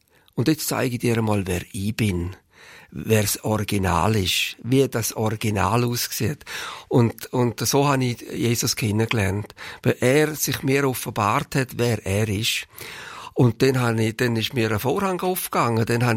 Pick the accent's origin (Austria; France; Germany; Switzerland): Switzerland; Graubünden; Vielleicht bin ich ein Bündner, ein bisschen langsam